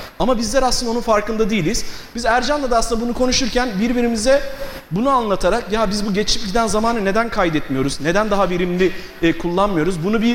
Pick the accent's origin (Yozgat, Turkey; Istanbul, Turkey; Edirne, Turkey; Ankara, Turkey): Istanbul, Turkey; now in Izmir, Turkey; Yaklaşık 2 yıl önce İzmir'e taşındım. İzmir'e taşınmamın da tek bir sebebi vardı, İstanbul. İstanbul'da doğma büyümeme rağmen